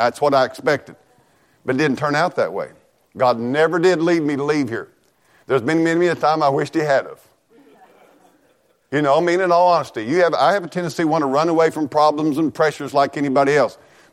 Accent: Norwood, Missouri, United States; Now, I was born in Mountain Grove, raised south of town here, went to school right over here. I mean, I've been right here in Norwood all my life.

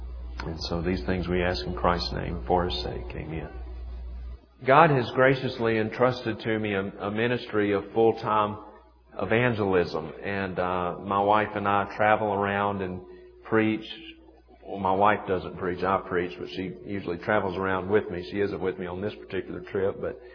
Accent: Mississippi, United States; I'm from Mississippi, and we don't have a lot of mountains in Mississippi, so this is really a beautiful area.

